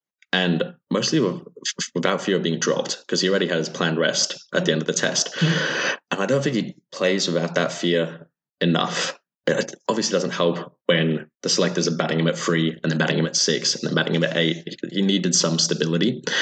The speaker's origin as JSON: {"language": "English", "country": "Australia", "said": "as an Australian, I know a lot of Australians have an opinion"}